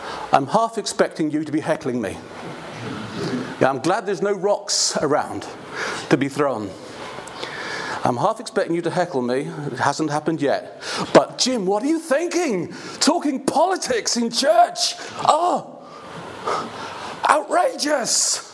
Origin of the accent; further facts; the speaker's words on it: Belfast, Northern Ireland, United Kingdom; Now, though I was born in Loyalist Belfast and raised to be a royalist